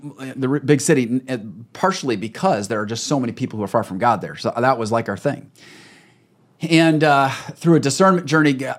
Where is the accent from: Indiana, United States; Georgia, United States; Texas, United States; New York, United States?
Indiana, United States; Fort Wayne; Yeah, I grew up in Fort Wayne, Indiana.